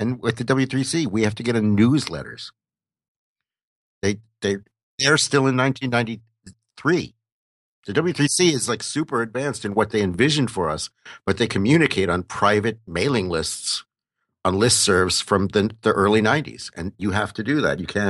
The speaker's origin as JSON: {"language": "English", "country": "United States", "said": "I just have to say, brackets as an American."}